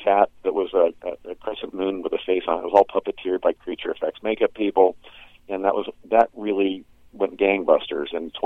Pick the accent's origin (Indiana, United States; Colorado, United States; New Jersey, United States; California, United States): Indiana, United States; Anyway, growing up in Indiana watching TV